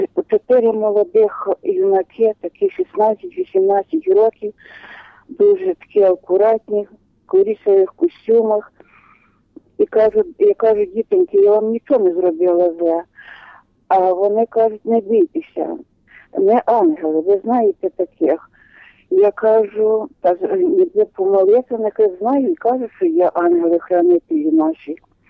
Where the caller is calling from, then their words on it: Khmelnytskyi Oblast, Ukraine; Я з Хмельницької області